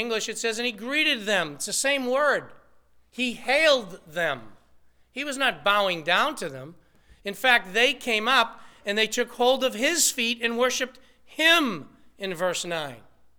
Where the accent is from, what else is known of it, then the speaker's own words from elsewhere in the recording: Lawrence, Massachusetts, United States; I grew up in Lawrence, Massachusetts, right here. I grew up Roman Catholic.